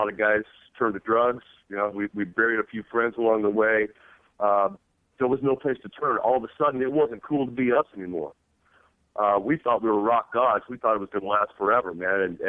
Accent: Phoenix, Arizona, United States; But I call Phoenix my hometown because that's where we settled in when I was about nine. The construction business was booming in Phoenix, and I spent my formative years there.

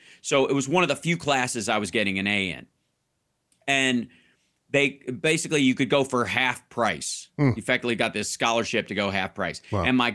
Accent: Kentucky, United States; Well, growing up in Kentucky, I was never short of life-threatening situations

